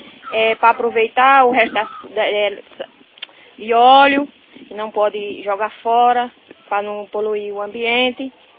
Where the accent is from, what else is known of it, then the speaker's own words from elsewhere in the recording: Jatiúca, Brazil; Eu sou de Jatiúca, faço parte daqui do Carrapato, da comunidade. Sou agricultora.